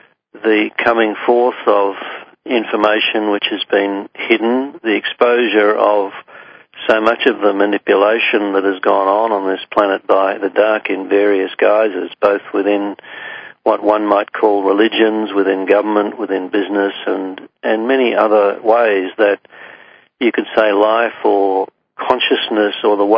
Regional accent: Australia; countries like New Zealand and my home country, Australia

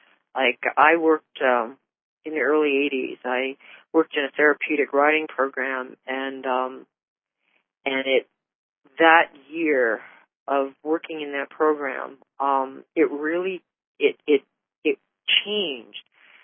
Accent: New York City, New York, United States; born there; I was born in New York City, and we moved because of, you know, my dad bought me a horse when I was five, and so that forced us to move from New York City to the country.

